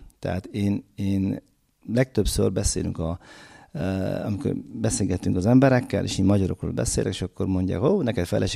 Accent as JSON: {"language": "Hungarian", "country": "Uzbekistan", "said": "én Üzbegisztánból jöttem közben"}